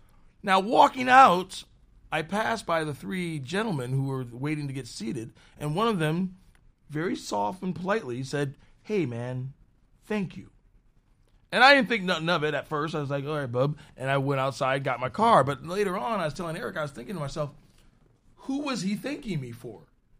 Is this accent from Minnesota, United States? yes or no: yes; Norfolk, Minnesota, United States; I'm 47, so what I thought was old when I was young, growing up in Norfolk, Minnesota